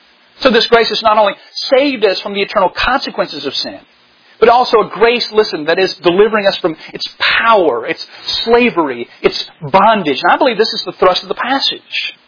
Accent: the South, United States; And I forget that I'm from the Bible Belt. You know, that I'm from here.

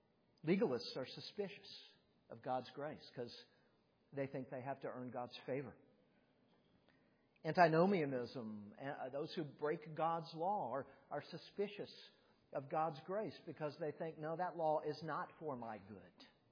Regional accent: St. Petersburg, Florida, United States; moved away as an adult; also born or lived in Massachusetts; I grew up in Florida, St. Petersburg, Florida. I lived about the first several years, 18 years of my life there, and then moved up to Massachusetts for schooling and other things thereafter.

